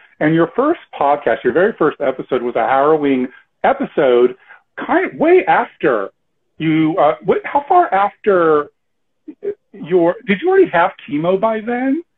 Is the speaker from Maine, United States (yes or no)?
no; Los Angeles, California, United States; moved away as an adult; now in New York, United States; Yeah, I was born in Long Beach. I grew up in Los Angeles. I've been in New York 20 years, but I'm an LA kid originally.